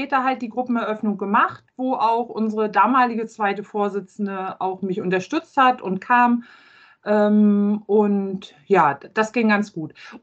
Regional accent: Schwerin, Mecklenburg-Vorpommern, Germany; Ich komme aus Schwerin

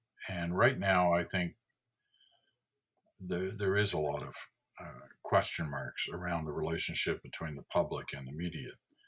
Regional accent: Canada; I'm proud to say that we're Canadian and we're different.

